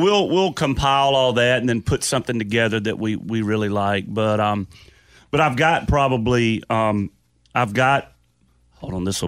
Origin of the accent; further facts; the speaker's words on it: Albany, Georgia, United States; the fact that she was in Albany, Georgia, which essentially is my hometown, and she brought that kind of show even to that kind of smaller market.